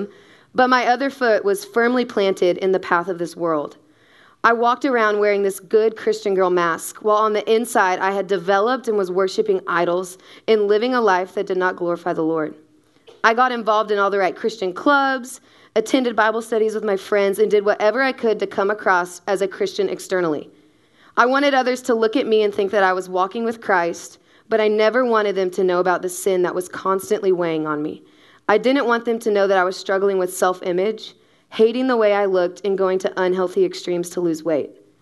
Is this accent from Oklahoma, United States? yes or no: yes; Oklahoma, United States; now in Dallas, United States; I grew up in Oklahoma and graduated from the University of Oklahoma, but I've been living in Dallas, I've been living in Dallas for about the past 3 years.